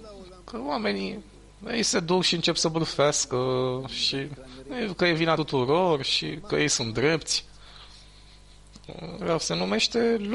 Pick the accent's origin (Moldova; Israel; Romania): Israel; Rishon LeZion, Central District; Ca de exemplu, ieri la birou, în Rishon, în orașul natal.